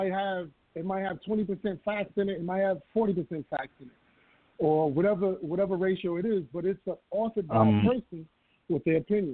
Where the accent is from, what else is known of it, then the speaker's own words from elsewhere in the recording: Mount Vernon, New York, United States; I grew up in Mount Vernon. I remember when crack hit.